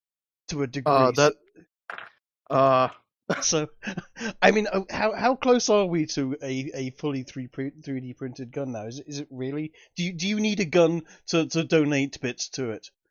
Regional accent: United Kingdom; I as a Brit don't have access to anything like as much access to firearms as I would like to.

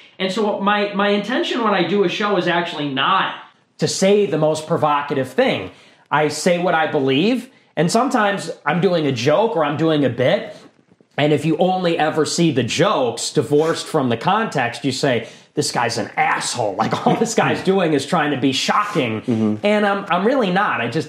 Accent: Chicago, Illinois, United States; I grew up in Chicago. This city is a third white.

